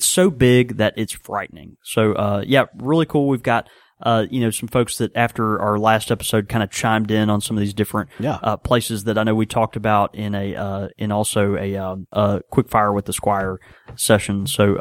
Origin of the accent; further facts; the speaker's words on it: Houston, Texas, United States; born there; I was born in Houston, just have a lot of connections to that city.